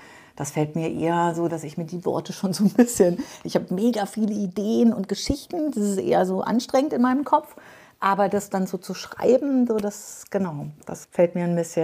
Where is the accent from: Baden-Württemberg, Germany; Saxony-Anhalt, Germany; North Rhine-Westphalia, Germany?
Baden-Württemberg, Germany; eigentlich komme ich auch man sagt auch offiziell Badisch-Sibirien in Baden-Württemberg, weil da halt nichts los ist. Das ist so das Bermuda-Dreieck zwischen Heilbronn, Heidelberg, Würzburg.